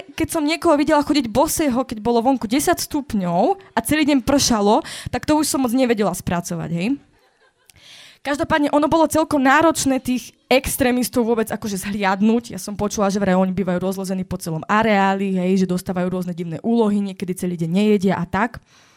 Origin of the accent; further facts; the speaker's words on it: Žilina Region, Slovakia; A aby ste rozumeli, ja som z Kysúc, hej?